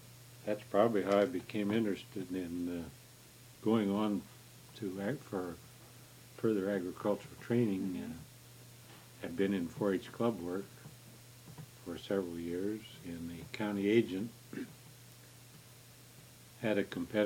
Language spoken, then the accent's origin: English; Mansfield, Ohio, United States; also born or lived in Fontana, California; I was born 1916 in Fontana, California. My parents had originally come from Mansfield, Ohio, but had moved to California. I'd gone to most of my elementary school in California. But in the late 1920s, we moved back to the home farm near Mansfield, Ohio.